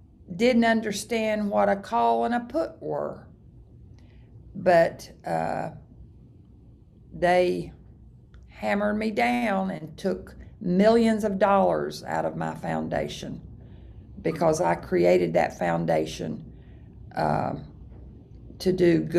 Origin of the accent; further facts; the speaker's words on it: United States; I, as an American citizen, have the right to free speech.